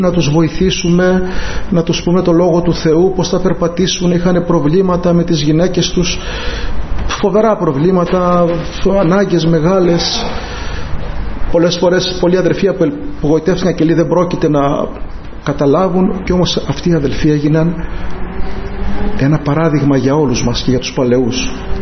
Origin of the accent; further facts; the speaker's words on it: Moni, South Aegean, Greece; είμαι από την Άξο εκεί σε ένα χωριό στη Μονή